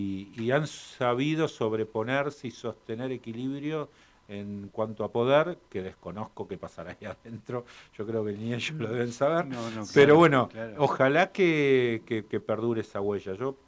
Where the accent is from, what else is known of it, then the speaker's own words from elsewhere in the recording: Argentina; nos hace sentir orgullosos como argentinos, como latinoamericanos